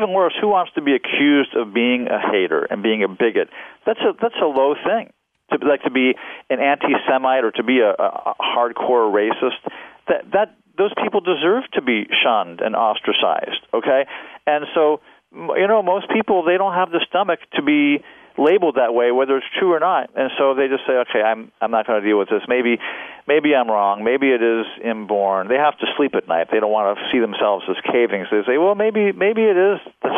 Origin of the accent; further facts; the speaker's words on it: Maryland, United States; Maryland. I grew up in Maryland.